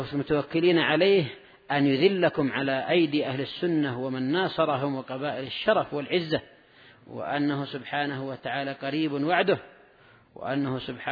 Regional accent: Yemen; عندنا في اليمن

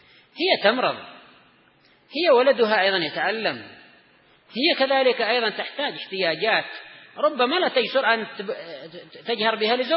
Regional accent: Yemen; خاصة عندنا في اليمن، الله المستعان

